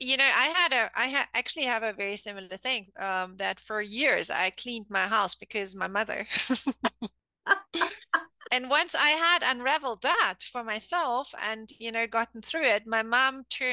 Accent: Germany; English is a second language; because I grew up in Germany, every child had to go to kindergarten.

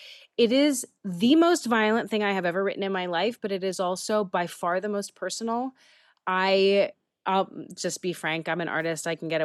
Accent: New York City, New York, United States; and I grew up in New York City in the 90s, so that was really fun to write.

